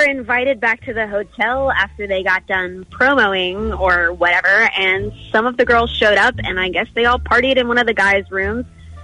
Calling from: Bristol, Pennsylvania, United States; also born or lived in Virginia Beach; So, to give you some background here, I'm actually calling from Bristol, Pennsylvania. I live here now, but I used to live in Virginia Beach

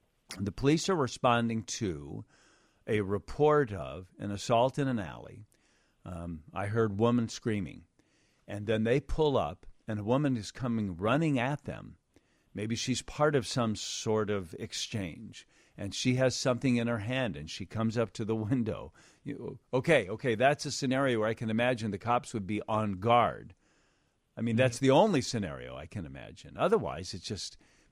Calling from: Chicago, Illinois, United States; And that's funny because I'm calling you from Chicago.

